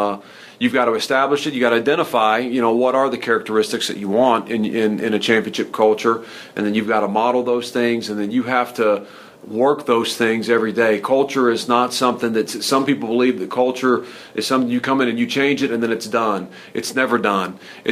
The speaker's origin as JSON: {"language": "English", "town": "Abilene", "region": "Texas", "country": "United States", "tie": "born or raised there", "said": "My background, I grew up in Abilene, Texas, in a West Texas town, and went to Hardin-Simmons University there in Abilene"}